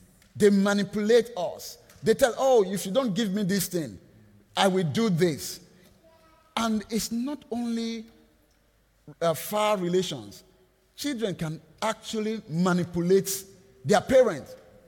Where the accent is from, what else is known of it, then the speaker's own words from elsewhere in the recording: Nigeria; Of course, I am from Nigeria. I read the history of the British colonization of our country.